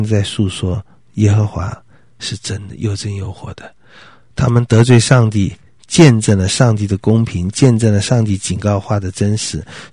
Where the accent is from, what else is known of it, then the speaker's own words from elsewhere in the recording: China; 当然也还有面子啊，都是我们中国人常常会犯的错误